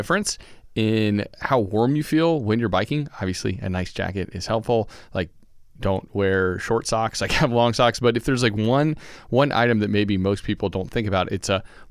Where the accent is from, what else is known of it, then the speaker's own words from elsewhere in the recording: the South, United States; As a Southerner, it doesn't sound appealing.